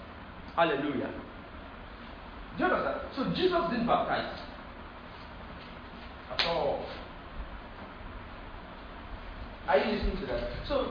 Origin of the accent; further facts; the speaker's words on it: Nigeria; It has a name in English. I'm not an Englishman. I'm an Igbo.